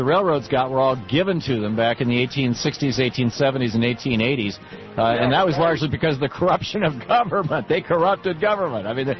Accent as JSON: {"language": "English", "region": "Michigan", "country": "United States", "said": "I'm originally from Michigan, in fact. Most of my family lives in Michigan."}